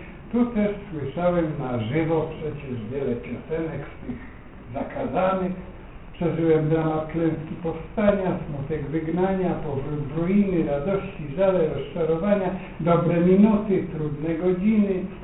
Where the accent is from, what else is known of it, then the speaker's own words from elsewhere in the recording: Warsaw, Masovian Voivodeship, Poland; Stałem się cząstką miasta mojego, jak drzewo, asfalt, wrosłem tu prawie i funkcjonuję na stare ego, na złe i dobre, w miłej Warszawie.